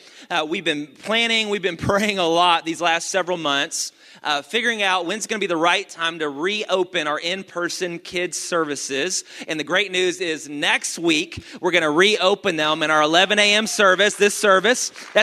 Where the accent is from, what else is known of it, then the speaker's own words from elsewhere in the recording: Dallas, Texas, United States; But it's great to us because we're not from Houston. Like, I know to you it's mud water, and that's reality. But for us, we didn't have that mud water back in Dallas, okay?